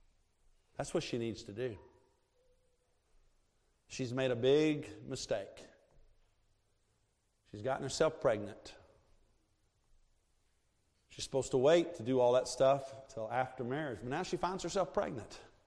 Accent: Virginia, United States; moved away as an adult; I came from Virginia. I was making $30,000, $40,000 when I left Virginia. I came here and I was making $12,000. Kansas economy.

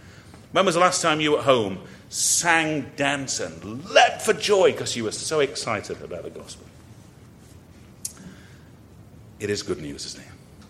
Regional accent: England, United Kingdom; I'm an Englishman. Englishmen are not supposed to be too emotional.

